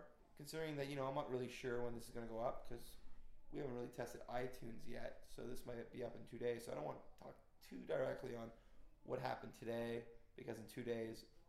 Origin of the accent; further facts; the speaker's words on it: Montreal, Quebec, Canada; I am from Canada, Montreal.